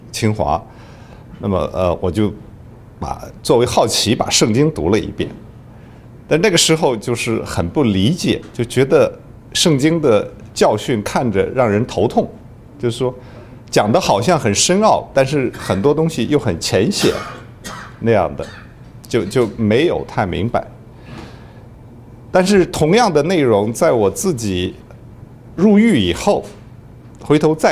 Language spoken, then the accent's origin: Chinese; Xi'an, Shaanxi, China; 就是我是在西安郊区农村长大的，那么在城市郊区很强烈的就感受到中国的这个社会不平等